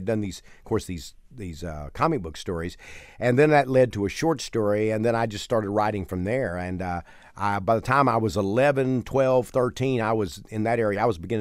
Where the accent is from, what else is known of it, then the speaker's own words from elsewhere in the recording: Texas, United States; I grew up in East Texas, and at a time when I was growing up, what was really important was being macho